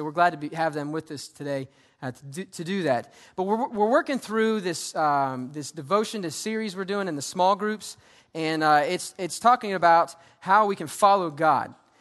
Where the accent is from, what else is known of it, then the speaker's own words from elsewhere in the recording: Georgia, United States; fried okra, sweet tea, I'm from Georgia, and peach cobbler.